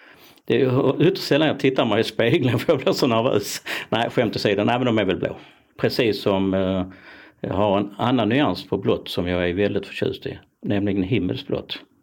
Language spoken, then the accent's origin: Swedish; Malmö, Skåne, Sweden; Men jag har vuxit upp i centrala Malmö